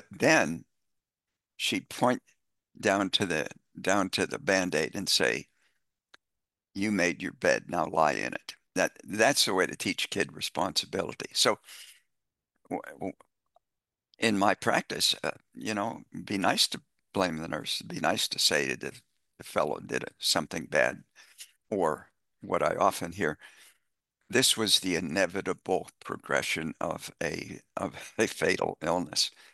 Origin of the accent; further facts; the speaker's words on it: Appalachia, United States; I'm a Appalachian redneck hillbilly at heart. That's never going to change. I've never left those hills.